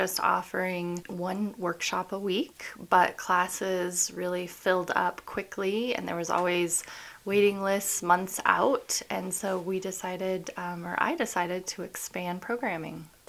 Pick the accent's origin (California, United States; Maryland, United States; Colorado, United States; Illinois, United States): Colorado, United States; Carbondale; I was born and raised in Carbondale. After 4 years studying art education K-12, I came back to the Valley and my first job was back at my old middle school.